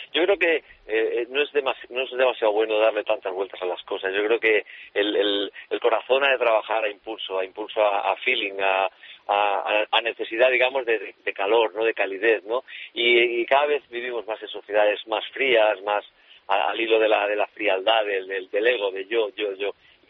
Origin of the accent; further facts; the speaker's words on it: Catalonia, Spain; la gente que yo he nacido aquí y yo me siento catalán